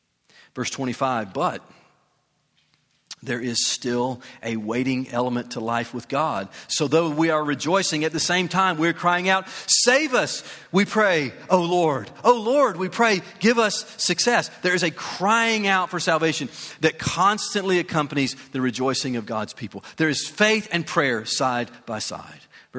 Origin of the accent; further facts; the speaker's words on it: the South, United States; So I'm from the South, and I'm from this city, so I can talk about it.